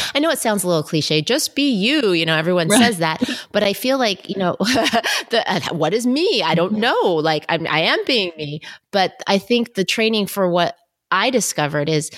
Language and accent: English; Los Angeles, California, United States; now in San Diego, United States; And I just worked my way up to back to my hometown of Los Angeles and became a news anchor and reporter. And then I moved to San Diego to anchor the morning show.